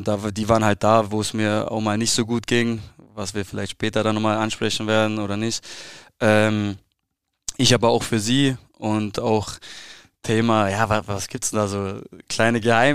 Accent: Ried, Bavaria, Germany; also born or lived in Friedberg; geboren in Friedberg, absolut auf dem Land aufgewachsen, beim SV Ried angefangen zum Fußballspielen, da auch gewohnt in Ried, noch weiter rausgezogen nach Zillenberg. Damals, boah, da gab es mehr Kühe als Einwohner.

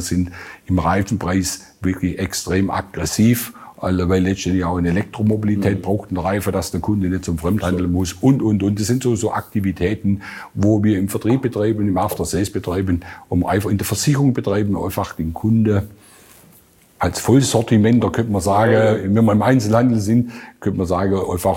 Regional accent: Baden-Württemberg, Germany; ich komme aus dem Großraum Stuttgart

